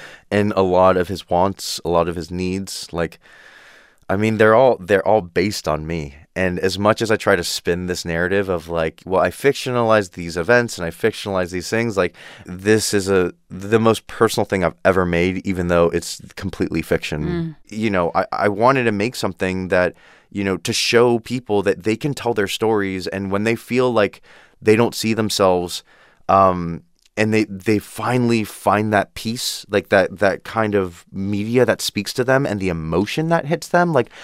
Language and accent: English; Downey, California, United States; I'm so glad I'm from Downey